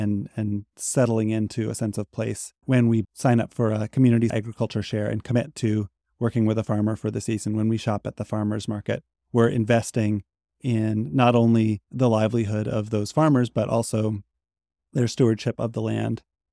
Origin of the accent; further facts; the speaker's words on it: Montana, United States; I grew up in Western Montana, in the foothills of the Rockies